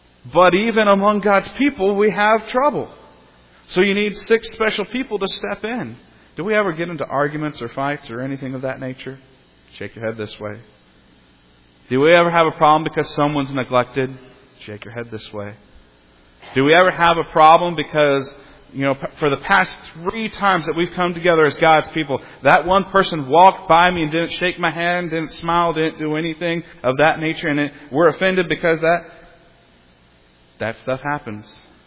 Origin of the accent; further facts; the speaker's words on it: Texas, United States; I grew up in Texas. I don't really know much Spanish